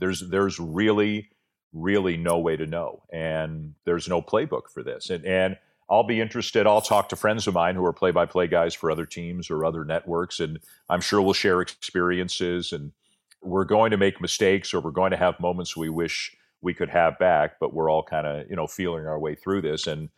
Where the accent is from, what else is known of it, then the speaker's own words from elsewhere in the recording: Canada; I'm Canadian. I'm very proud of how our country is now managing this situation.